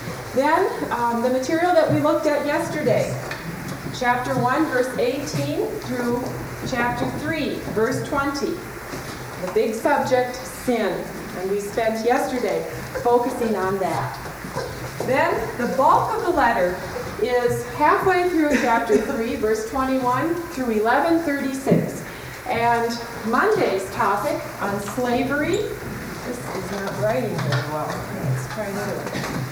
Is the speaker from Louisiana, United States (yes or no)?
no; Northfield, Minnesota, United States; I'm from Northfield, Minnesota, and I live there with my husband and three children